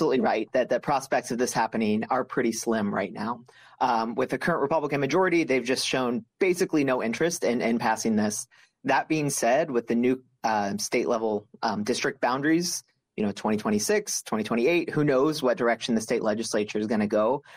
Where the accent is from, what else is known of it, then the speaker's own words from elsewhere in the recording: Missouri, United States; So I grew up in Missouri, my home state